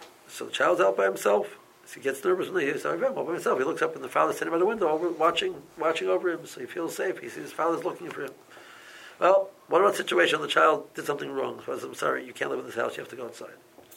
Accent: Silver Spring, Maryland, United States; and I knew Summer Spring, I'm from Summer Spring, I visited Summer Spring before, or at least I thought I knew Summer Spring to some extent.

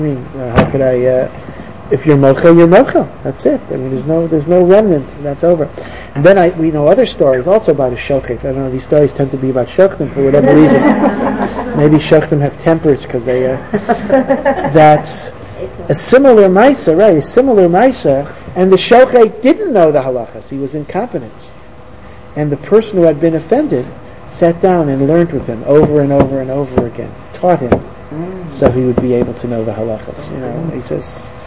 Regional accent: Hartford, Connecticut, United States; somebody I know in my hometown of Hartford wrote a book

